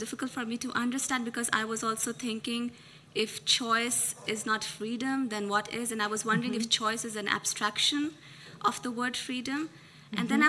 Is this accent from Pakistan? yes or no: yes; Pakistan; English is a second language; I'm originally from Pakistan.